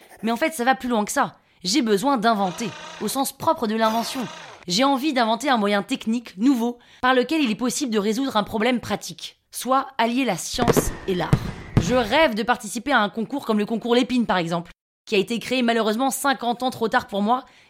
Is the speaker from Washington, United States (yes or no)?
no; Nashville, Tennessee, United States; Je viens de Nashville dans le Tennessee.